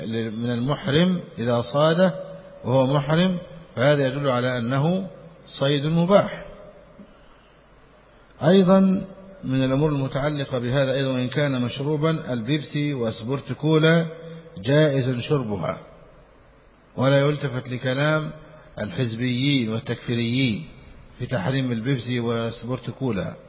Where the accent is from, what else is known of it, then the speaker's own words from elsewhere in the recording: Egypt; والطعام الذي عندنا في مصر يسمى الفسيخ والسردين